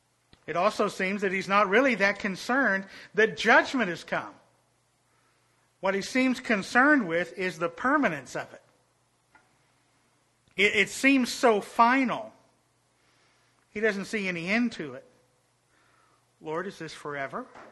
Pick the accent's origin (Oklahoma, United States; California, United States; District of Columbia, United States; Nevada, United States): Oklahoma, United States; he saw that I was from Oklahoma.